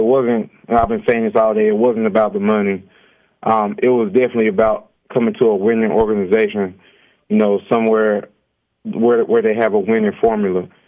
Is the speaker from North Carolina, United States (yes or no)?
yes; Goldsboro, North Carolina, United States; born or raised there